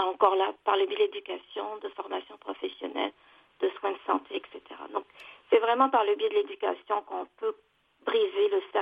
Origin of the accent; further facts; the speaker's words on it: France; also born or lived in Bangladesh / United States; now in Canada; J'ai grandi en France.